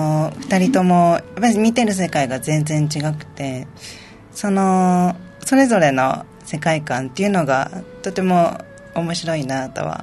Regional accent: Saitama, Japan; now in Okinawa, Japan; はい、もうずっとほとんど埼玉です

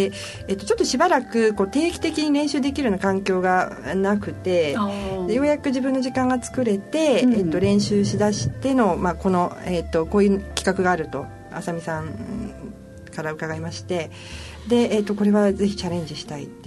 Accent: Yokohama, Kanagawa, Japan; 私もともと出身は横浜ですので、あちらの友人にも前から見てみたいとかって言っていただいて

